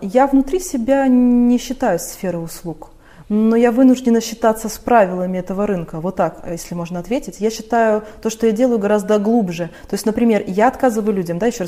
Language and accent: Russian; Novosibirsk, Novosibirsk Oblast, Russia; Видишь, я же из Новосибирска, у нас же шаманская земля, да.